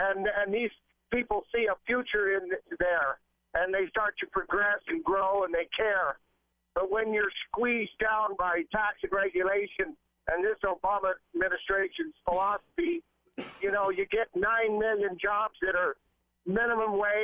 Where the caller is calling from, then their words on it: Utah, United States; I'm 30 miles from Snowville, Utah, going to Salt Lake, and I can hear you crystal clear.